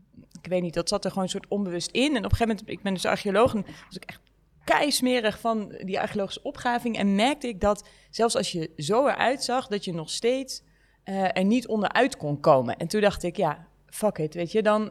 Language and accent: Dutch; Veendam, Groningen, Netherlands; ik ben opgegroeid in Veendam, op het Bijbelbelt.